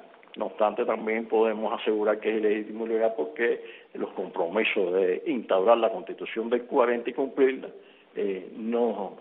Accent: Cuba; todos somos cubanos

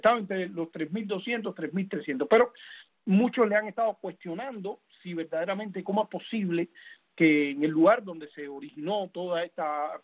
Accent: Cuba; born there; desde que nací en Cuba.

